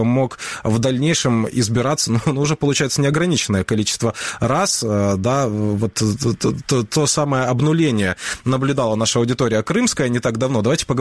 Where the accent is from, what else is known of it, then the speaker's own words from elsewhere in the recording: Crimea, Ukraine; born there; а я родился в Крыму